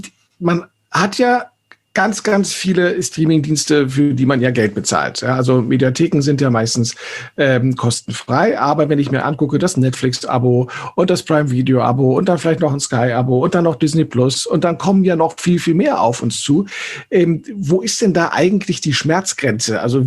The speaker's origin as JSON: {"language": "German", "region": "Berlin", "country": "Germany", "said": "Hat mich natürlich mit einem gewissen Stolz als Berliner erfüllt."}